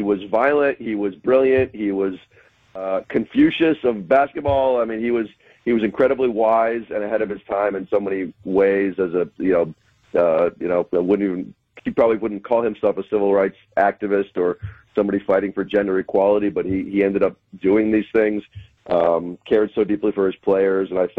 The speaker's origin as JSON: {"language": "English", "town": "Milwaukee", "region": "Wisconsin", "country": "United States", "tie": "born or raised there", "said": "I've always wanted to bring film and do what I can to bring exposure to Marquette, to Milwaukee, to my hometown."}